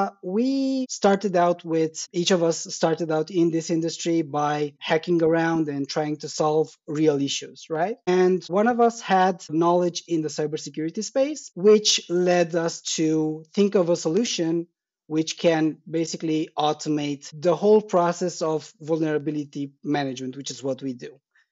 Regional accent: Bucharest, Romania; I am from Bucharest, from Romania.

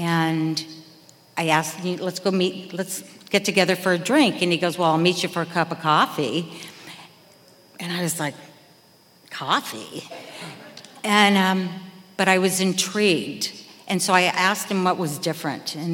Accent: Manhattan Beach, California, United States; So I grew up in Manhattan Beach. I was a beach girl. That's where I took my first drink.

